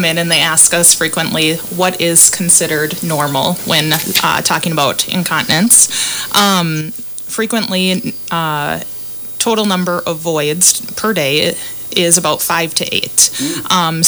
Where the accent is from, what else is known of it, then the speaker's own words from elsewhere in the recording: Montevideo, Minnesota, United States; So I grew up in Montevideo, just down the road. I went to school at Montevideo High School, and then I went to Lake Area in Watertown, South Dakota, and got my physical therapist assistant degree.